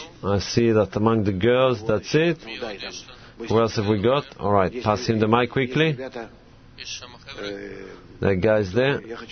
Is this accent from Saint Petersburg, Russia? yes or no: no; Moscow, Russia; from Moscow.